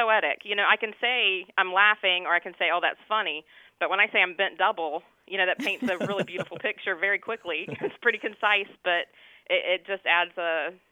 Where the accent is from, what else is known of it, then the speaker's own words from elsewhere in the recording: North Carolina, United States; I grew up in Carteret County, North Carolina. We're on the coast. And in the eastern part of the county, we call it Down East.